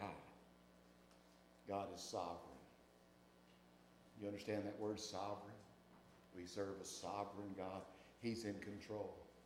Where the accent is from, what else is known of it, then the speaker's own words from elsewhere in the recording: North Carolina, United States; We realize we have a tradition as American citizens, as North Carolinians, and even as folks who live on in this community.